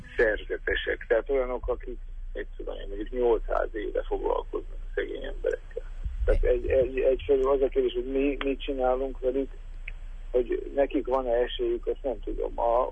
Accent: Békéscsaba, Békés, Hungary; ugye Békés Csabai, zsaminai ember vagyok, onnan származom

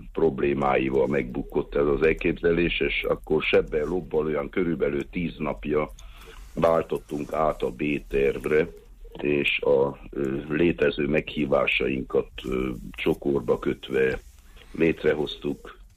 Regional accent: Târgu Mureș, Mureș County, Romania; hiszen marosvásárhelyiként én a 60-as évek végén oda jártam hegedű órákra, szóli órákra

